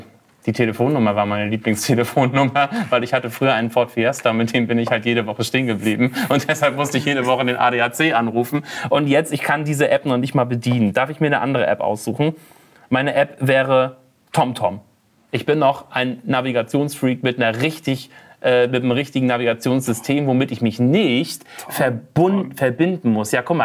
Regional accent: Wismar, Mecklenburg-Vorpommern, Germany; Ich komme aus Wismar und frage mich nicht nach einer Straße.

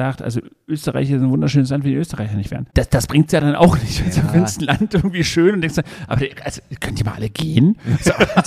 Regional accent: China; also ich bin in China aufgewachsen

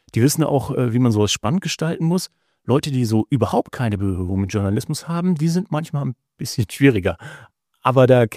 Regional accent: Lower Saxony, Germany; Also ich komme ja selbst aus dem Landkreis Celle.

